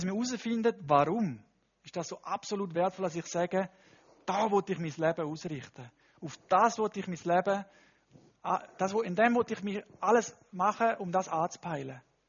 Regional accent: Panama; German is a second language; In dem Land, wo ich aufgewachsen bin, das ist Panama

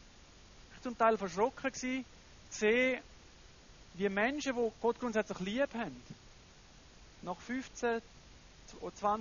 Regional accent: Panama; German is a second language; gerade in Panama, wo ich aufgewachsen bin.

